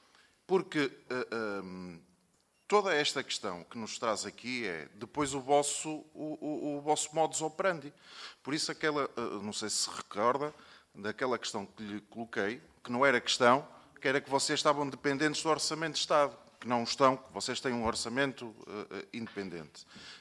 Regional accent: Norte, Portugal; sou do Norte, senhor Presidente

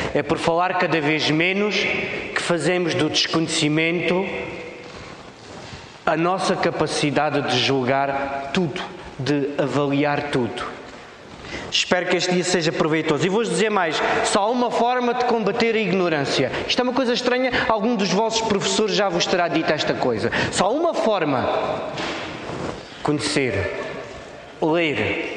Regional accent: Beja, Portugal; sou de Beja.

